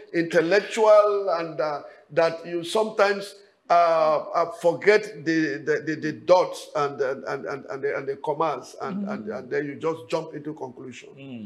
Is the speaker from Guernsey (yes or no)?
no; Nigeria; The freedom as a Nigerian, I use Nigeria for as a perfect example where we belong.